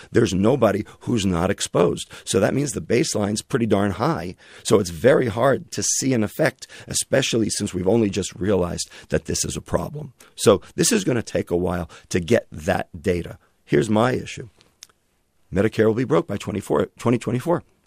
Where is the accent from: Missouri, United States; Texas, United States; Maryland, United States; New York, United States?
New York, United States; Brooklyn; And I'm from Brooklyn.